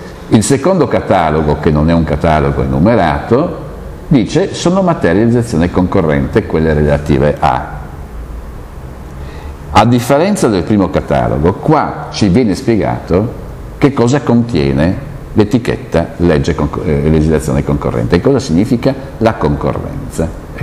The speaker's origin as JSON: {"language": "Italian", "town": "Bolzano", "region": "Trentino-Alto Adige", "country": "Italy", "tie": "born there", "also_born_or_lived": "Trieste", "said": "sono nato a Bolzano, ho vissuto a Trieste, mia madre era sarda"}